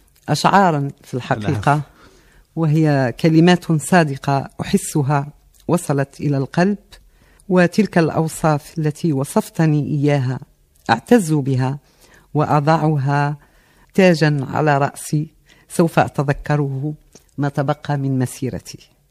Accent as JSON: {"language": "Arabic", "town": "Tébessa", "region": "Tébessa Province", "country": "Algeria", "tie": "born or raised there", "said": "أنا من مواليد 1951 بمدينة تبسة الخالدة، ثوريا وتاريخيا، وحتى من ناحية تأسيسها التاريخي العميق. نشأت في عائلة محافظة"}